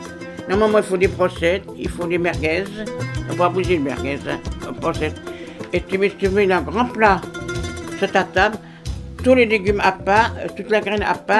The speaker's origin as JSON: {"language": "French", "country": "Lebanon", "said": "je suis libanaise."}